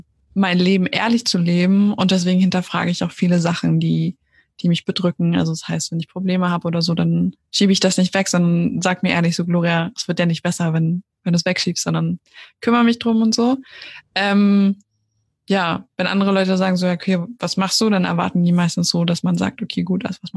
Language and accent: German; Austria; ich komme aus Österreich, ich habe da auch 15 Jahre lang gewohnt. Also vielleicht hört man das ab und zu bei meiner Grammatik.